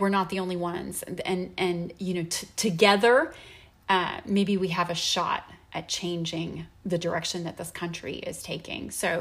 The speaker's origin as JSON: {"language": "English", "country": "United States", "said": "Because I am an American and I have inalienable constitutional rights"}